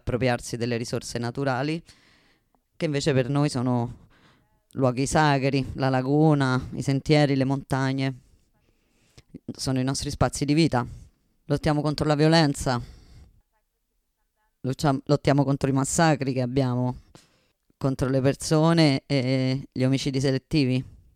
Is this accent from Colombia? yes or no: yes; Toribío, Cauca, Colombia; vengo dalla Colombia, dal municipio di Toribio